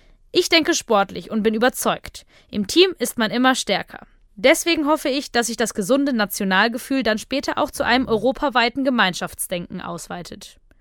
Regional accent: Germany; Ich bin Deutschland. Ich bin hier aufgewachsen und es ist bis heute meine Heimat.

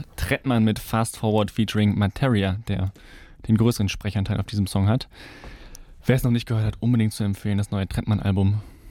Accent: Leverkusen, North Rhine-Westphalia, Germany; ich komme aus Leverkusen.

